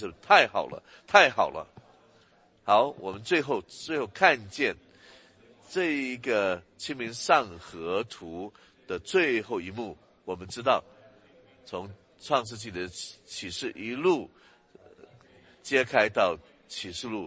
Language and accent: Chinese; England, United Kingdom; 你知道我是在英国这个中学长大的